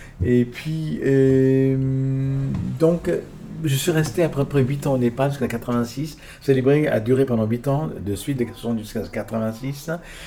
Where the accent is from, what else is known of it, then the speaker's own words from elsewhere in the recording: Vietnam; moved away as an adult; En fait, j'ai grandi au Vietnam, de l'âge de 4 ans jusqu'à l'âge de 19 ans.